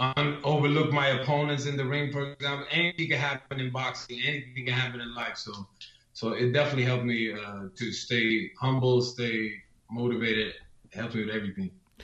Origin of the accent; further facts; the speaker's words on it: Sweden; now in Las Vegas, United States; my mom is from Sweden. My dad is from Gambia. Gambia is 95% Muslim. So I grew up in Sweden. I mean, I've always been Muslim